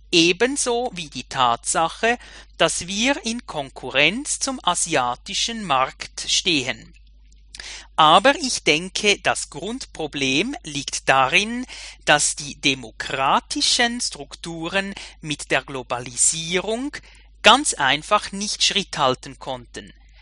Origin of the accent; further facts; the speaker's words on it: Switzerland; wie ich als Schweizer sagen muss